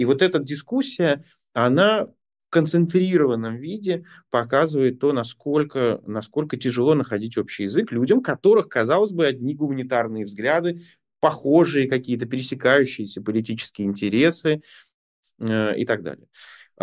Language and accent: Russian; Kazakhstan; now in Germany; Я просто из Казахстана в том числе еще, поэтому да.